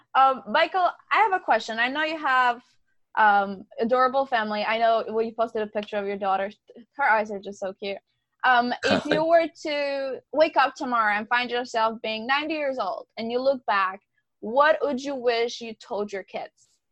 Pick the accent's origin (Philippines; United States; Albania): Albania; Like I'm from Albania